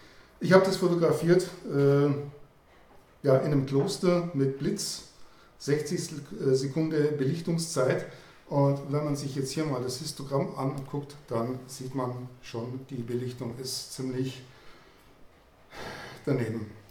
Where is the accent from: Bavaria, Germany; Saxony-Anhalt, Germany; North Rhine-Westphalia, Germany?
Bavaria, Germany; Augsburg; ich komme aus Augsburg, bin da in der Linux User Group aktiv tätig